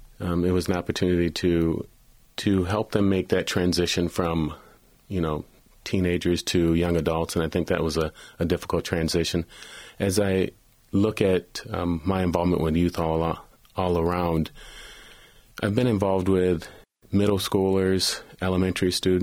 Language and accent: English; Kalamazoo, Michigan, United States; That's correct.